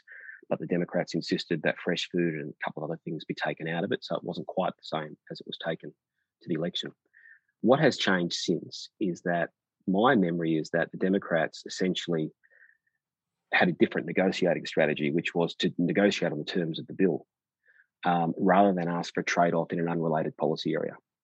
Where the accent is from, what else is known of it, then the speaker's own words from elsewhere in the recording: Victoria, Australia; my home state of Victoria